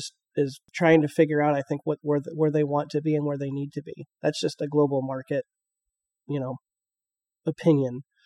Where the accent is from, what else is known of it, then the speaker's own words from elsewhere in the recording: Iowa, United States; we're hayseeds from Iowa, so you know, we might be a little bit secluded.